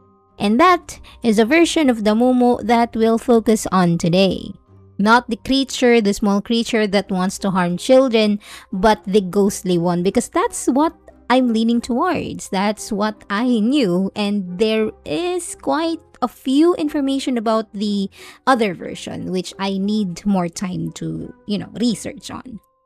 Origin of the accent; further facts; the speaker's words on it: Tabaco, Bicol Region, Philippines; I'm from Bicol, specifically in Tabaco, because I'm now living in Tabaco.